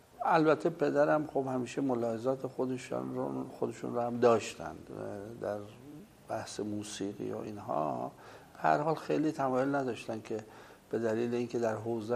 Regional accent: Qom, Iran; هنوز منزل پدری ما قم هست. و دیگه ما در قم به دنیا آمدیم.

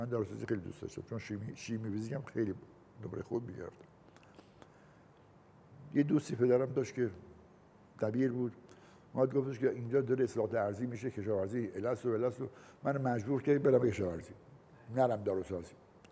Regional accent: Rasht, Gilan, Iran; گفتم من بچه رشتم

